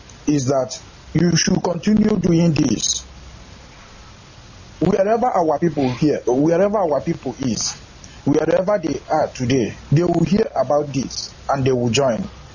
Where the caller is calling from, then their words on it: Malaysia; I am calling from Malaysia.